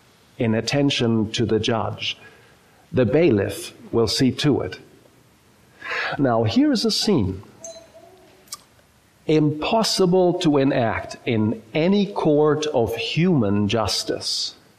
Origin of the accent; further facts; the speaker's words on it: Germany; born there; English is a second language; I was born in Germany, and so English is not my native language.